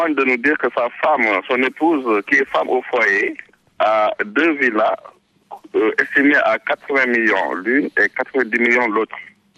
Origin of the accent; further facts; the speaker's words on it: Senegal; moi personnellement, en tant que Sénégalais